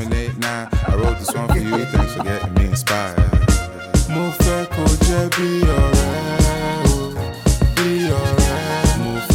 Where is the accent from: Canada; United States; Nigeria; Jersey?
Nigeria; now in London, United Kingdom; I'm in London. I'm from Nigeria.